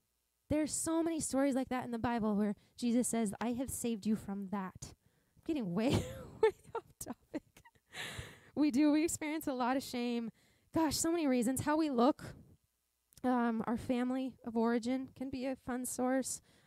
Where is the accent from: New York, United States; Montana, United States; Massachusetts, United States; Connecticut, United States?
Montana, United States; I grew up in Montana and I was so afraid.